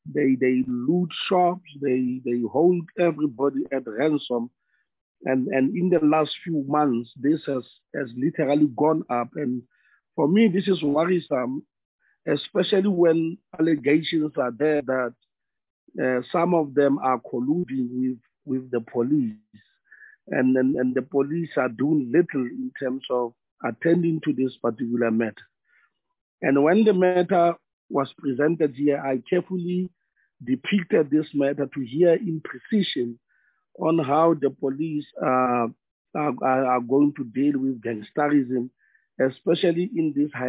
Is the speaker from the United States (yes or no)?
no; North West, South Africa; I'm from the Northwest. In the Northwest, I'm in Klerksdorp in Matosana